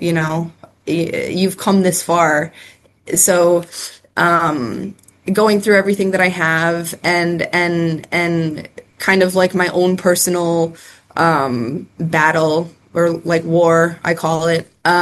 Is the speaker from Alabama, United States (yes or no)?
no; Chicago, Illinois, United States; because I grew up in Chicago and Nationals are in St. Louis, it's only about a 5-hour drive